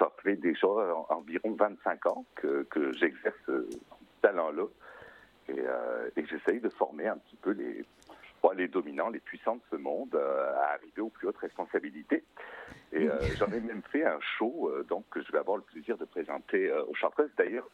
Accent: Quebec, Canada; Oui, je suis québécois, exactement.

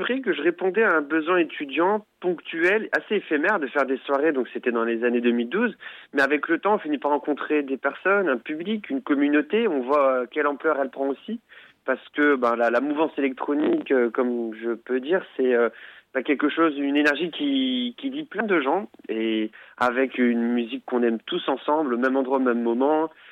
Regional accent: Colombey-les-Deux-Églises, Grand Est, France; je viens du nord de la France, moi, du nord-est, d'accord, à côté de la tombe de Charles de Gaulle, justement, dans le 52, à Colombey.

